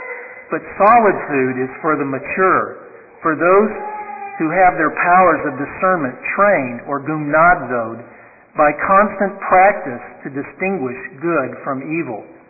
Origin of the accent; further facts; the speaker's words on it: New York, United States; When I was growing up in Long Island, I was given as one of my chores the daily responsibility of sweeping the kitchen floor after supper.